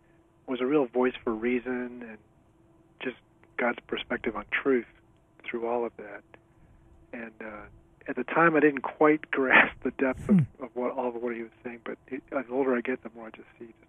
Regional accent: Oak Park, Illinois, United States; also born or lived in Chicago; I grew up in the Chicago area. I was born in the city of Chicago, and then when I was very young, I moved to Oak Park, which is a suburb on the west side.

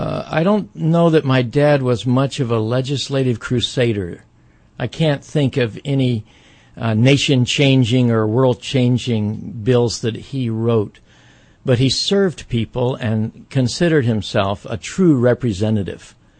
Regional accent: Oklahoma City, Oklahoma, United States; also born or lived in Albuquerque, New Mexico / Northern Virginia; Well, I was born in Albuquerque, New Mexico, grew up in Oklahoma City for the most part until my dad got involved in politics and we had to move back and forth from Oklahoma to Washington, D.C., Northern Virginia area.

